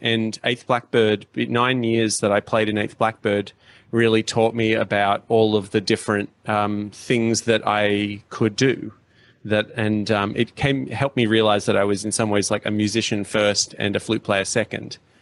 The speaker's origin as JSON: {"language": "English", "country": "Australia", "lives_now": "United States", "said": "I'm from Australia originally. I came over to the US to study at Oberlin College"}